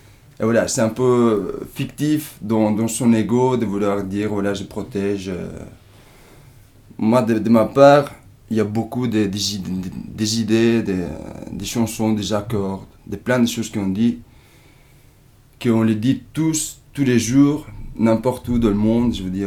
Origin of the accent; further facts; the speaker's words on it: Italy; now in Brussels, Belgium; je suis italien, j'habite à Saint-Gilles, à Bruxelles. Là, j'ai 31 ans